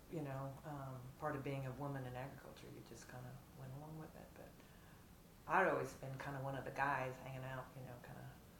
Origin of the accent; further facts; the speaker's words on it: California, United States; After growing up in California and then going in to a local grocery store